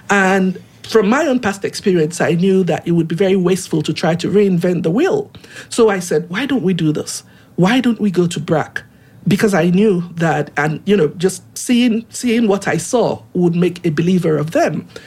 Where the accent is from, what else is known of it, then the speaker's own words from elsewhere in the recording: Oguta, Imo, Nigeria; I was able to go back to Uguta, my hometown